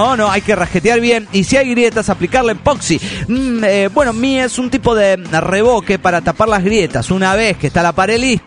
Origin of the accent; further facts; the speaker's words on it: Bragado, Buenos Aires Province, Argentina; con mi amigo Raúl, que somos de Bragado, Argentina.